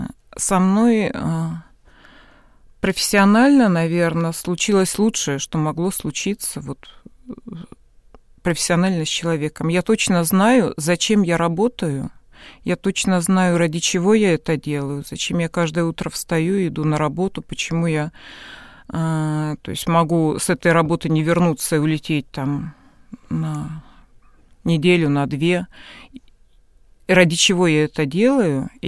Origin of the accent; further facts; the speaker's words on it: Belarus; Ну, я из Белоруссии.